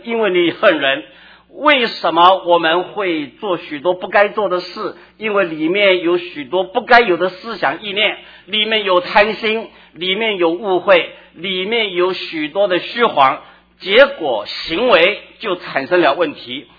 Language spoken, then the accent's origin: Chinese; China; 按照我们中国人的用法，最普通的就是正人君子